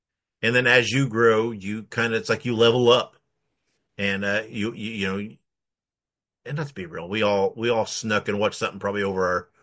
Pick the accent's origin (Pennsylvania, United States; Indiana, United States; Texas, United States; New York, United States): Indiana, United States; I'm introduced to horror by watching the local horror host when I grew up in Indiana was Sammy Terry, and on watching his show.